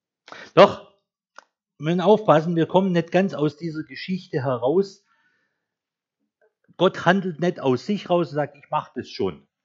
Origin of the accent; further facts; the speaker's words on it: Baden-Württemberg, Germany; aber ich sage es mal als Schwabe